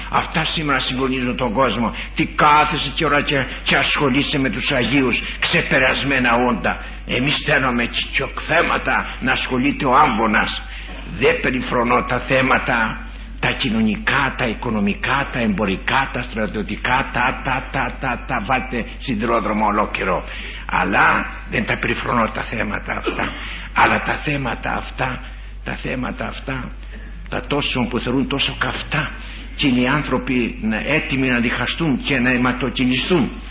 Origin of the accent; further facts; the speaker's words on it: Macedonia, Greece; Έρχομαι από τα ψηλά βουνά, έρχομαι από την Μακεδονία